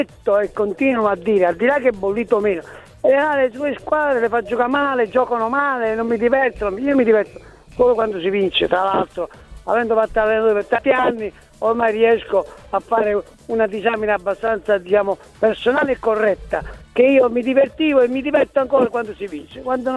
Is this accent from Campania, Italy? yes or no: yes; Naples, Campania, Italy; almeno da partenopeo, anche se cerco di essere al di sopra delle parti